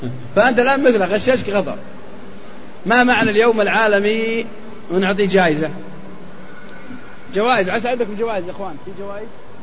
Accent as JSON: {"language": "Arabic", "region": "Al-Qassim", "country": "Saudi Arabia", "said": "واحد سوداني عندنا في القصيم"}